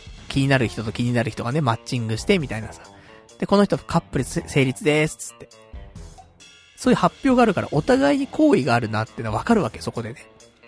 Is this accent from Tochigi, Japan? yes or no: no; Saitama, Japan; 私、地元が埼玉。